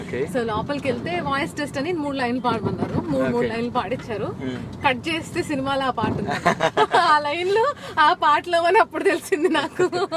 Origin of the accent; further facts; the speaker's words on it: Vizianagaram, Andhra Pradesh, India; also born or lived in East Godavari; Actually నేను విజయనగరంలో పెరిగాను, but native from east Godavari అన్న.